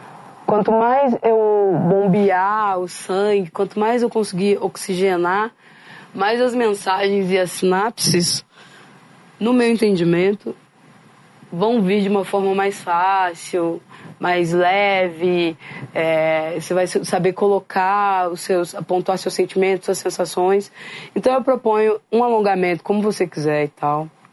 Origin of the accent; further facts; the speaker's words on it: Pelotas, Rio Grande do Sul, Brazil; Eu sou gaúcha do Rio Grande do Sul. Eu sou de Pelotas, venho de uma vila chamada Pestano.